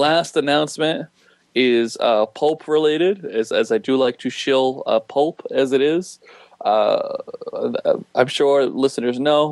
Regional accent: Boston, Massachusetts, United States; But I do, as a Bostonian, as somebody who runs a Boston-based company

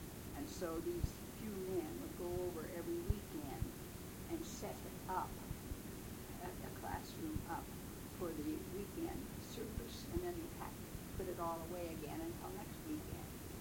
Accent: Minnesota, United States; Well, I came from Minnesota.

